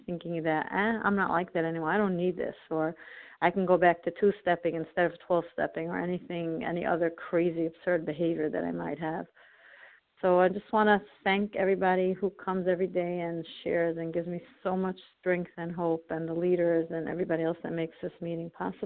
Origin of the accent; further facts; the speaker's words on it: New York, United States; I'm from New York, Eastern Standard Time.